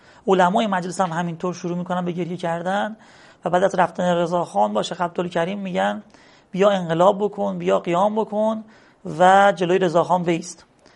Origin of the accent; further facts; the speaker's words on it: Qom, Iran; مثلا مردم قم، خود من قمی هستم، اینجا کفن میپوشن